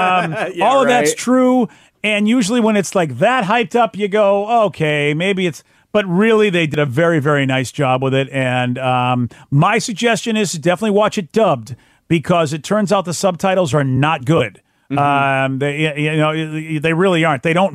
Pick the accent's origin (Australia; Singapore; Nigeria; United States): United States; Well, as an American and the life we have, we just have no idea